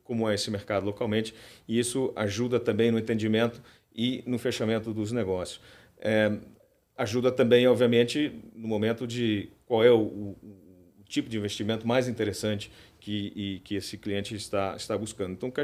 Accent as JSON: {"language": "Portuguese", "country": "Portugal", "also_born_or_lived": "Brazil", "said": "Eu sou português de origem, a minha esposa é espanhola e os meus filhos nasceram no Brasil. Eu tive a oportunidade de viver no Brasil quase 7 anos"}